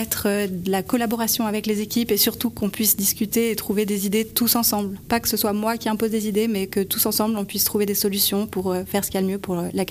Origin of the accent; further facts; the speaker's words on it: Trois-Torrents, Valais, Switzerland; moved away as an adult; J'ai fait mes écoles en Valais, à Trois-Torrents, à Montais. Puis après, je suis partie à Lausanne faire l'haute école de la Source.